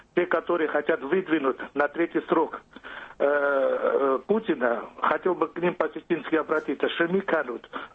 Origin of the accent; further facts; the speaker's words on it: North Ossetia–Alania, Russia; Мне, конечно, очень вдвойне обидно, что в Осетии произошло, это раз.